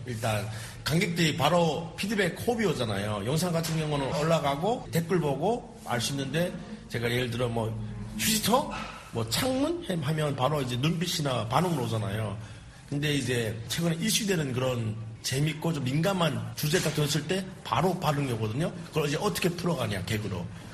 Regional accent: North Korea; now in Seoul, South Korea; 북한에서 왔다 해가지고 막 한국이 다르다 아니면 이게 너무 낯선데 이런 게 거의 없었거든요. 저는 어디 가서 지금 물어보면 그냥 저는 이제 목동 사람이라 하거든요. 예, 고향 어디시냐면 뭐 양천구 목동 살아요. 예, 말투가 좀 이상한데 하면 부모님이 경상도예요

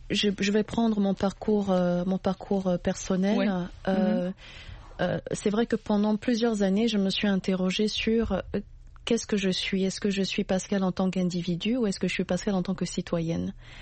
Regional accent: Central African Republic; quand je dis aux gens je viens de la Centrafrique, les gens pensent que c'est une région et ils ne pensent pas que c'est un pays.

